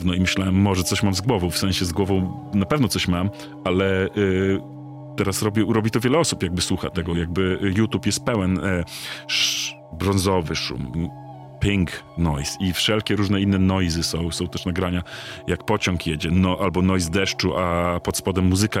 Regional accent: Białystok, Podlaskie Voivodeship, Poland; tak naprawdę jestem białostoczaninem, podlasianinem

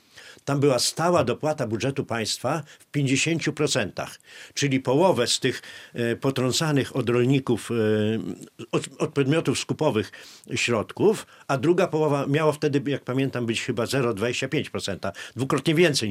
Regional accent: Podlaskie Voivodeship, Poland; I wtedy także był problem u nas na Podlasiu jednego z zakładów mięsnych.

